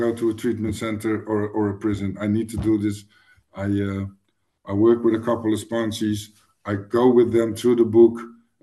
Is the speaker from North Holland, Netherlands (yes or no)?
no; Rotterdam, South Holland, Netherlands; English is a second language; I go to a men's meeting in my hometown in Rotterdam